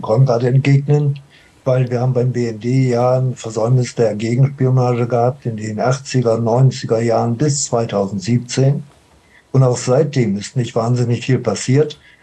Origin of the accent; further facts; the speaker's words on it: Weilheim, Bavaria, Germany; selbst in meiner Heimatstadt Weilheim